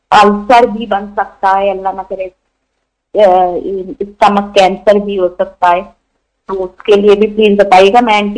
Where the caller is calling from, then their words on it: Melbourne, Victoria, Australia; मैं ऑस्ट्रेलिया से बात कर रही हूँ, मेलबर्न से ना।